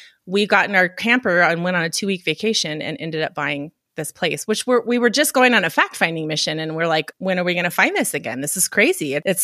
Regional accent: Reno, Nevada, United States; now in Montana, United States; because we're from Reno, Nevada. We moved to rural Montana 1.5 years ago.

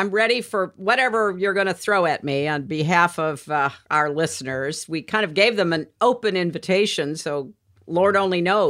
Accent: United Kingdom; as a Brit

